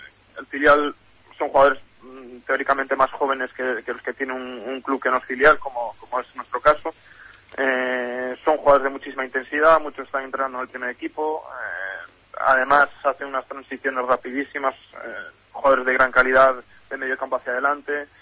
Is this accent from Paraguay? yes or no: no; Vigo, Galicia, Spain; Además, siendo vigués, pues qué decir, ¿no?, de ambos clubes.